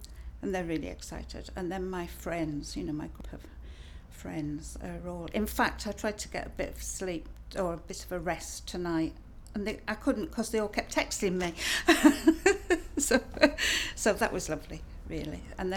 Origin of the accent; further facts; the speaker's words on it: Haworth, Yorkshire and the Humber, United Kingdom; I'm 67 and I'm from Haworth, West Yorkshire.